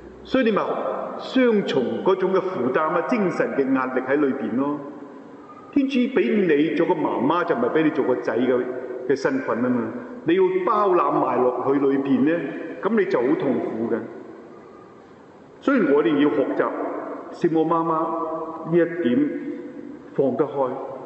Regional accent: Mong Kok, Hong Kong; 我一次小时候在旺角住，你知道小时候当然是跟街头街尾的小朋友玩

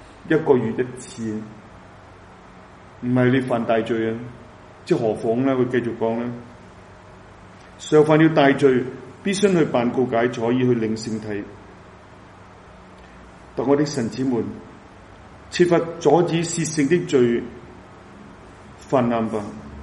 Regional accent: Hong Kong; 这个同埋我哋中国人嗰种道德观啊，完全冇晒

